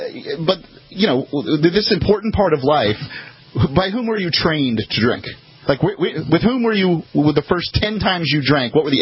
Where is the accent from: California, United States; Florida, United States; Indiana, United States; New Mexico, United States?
Florida, United States; Sarasota; born there; I was born in Sarasota Memorial Hospital.